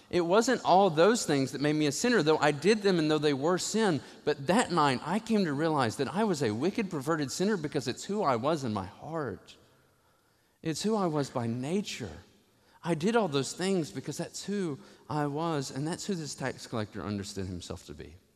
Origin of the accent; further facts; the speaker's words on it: Witt, Tennessee, United States; I was in East Tennessee in a small church that's still there, Witt Baptist Church, in my hometown community of Witt.